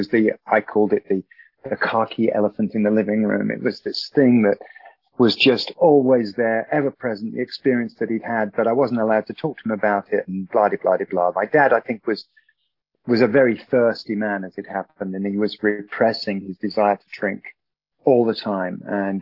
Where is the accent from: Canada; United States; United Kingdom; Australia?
United Kingdom; England; born there; 6/20/60 is my birthday. And I was born in the Midlands of England.